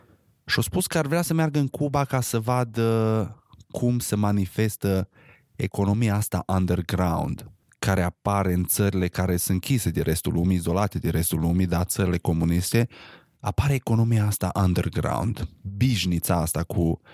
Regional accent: Romania; crescând în România, în perioada în care am crescut, 90-2000, România era exact la fel.

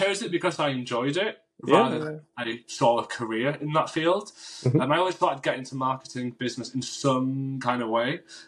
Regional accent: Yorkshire and the Humber, United Kingdom; born there; So I am from Pakistani heritage, but born in the UK, born in West Yorkshire. Near Leeds.

